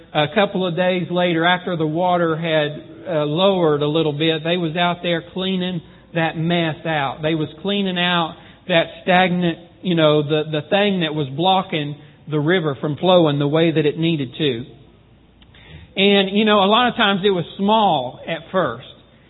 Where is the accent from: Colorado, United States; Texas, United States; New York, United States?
Texas, United States; I mean, a good Texas rain. I'm from Texas originally.